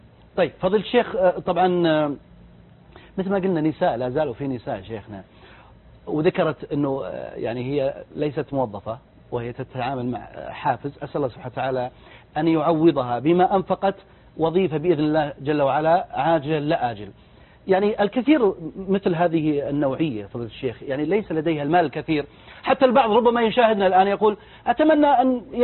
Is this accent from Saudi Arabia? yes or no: yes; Al-Ahsa, Eastern Province, Saudi Arabia; عندنا بالأحساء ولله الحمد